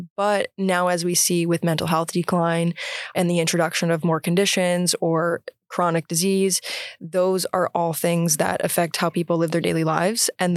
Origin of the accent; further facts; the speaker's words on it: Rochester, New York, United States; I'm from Rochester originally.